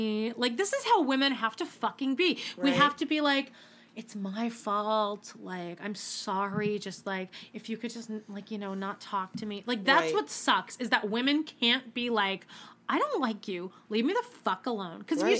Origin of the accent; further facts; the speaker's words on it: Canada; if I actually had a vote, I don't because I'm Canadian